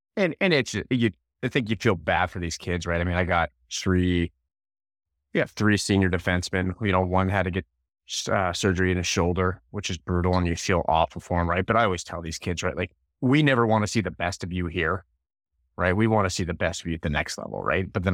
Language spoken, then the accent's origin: English; Red Deer, Alberta, Canada; Yeah, I grew up in Red Deer, Alberta, Canada.